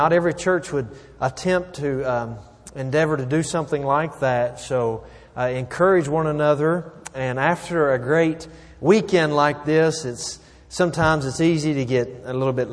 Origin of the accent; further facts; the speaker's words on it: Jumping Branch, West Virginia, United States; born there; I was born in Jumping Branch, West Virginia, a very small place. We have one red light in our whole county. There's about 12,000 people in the that makes up Summers County, West Virginia.